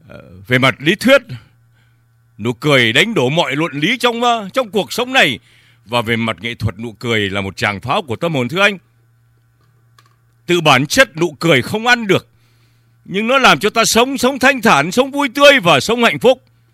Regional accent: Nam Định, Vietnam; moved away as an adult; chúng ta quê Nam Định. Tôi ở Nam Định được mấy năm ông ạ? Năm con gà cho đến năm 75, 20 năm tại quê hương Việt Nam thôi.

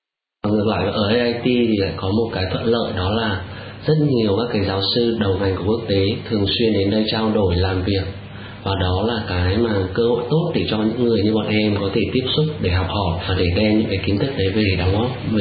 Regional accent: Hanoi, Vietnam; Em là sinh ra và lớn lên Hà Nội

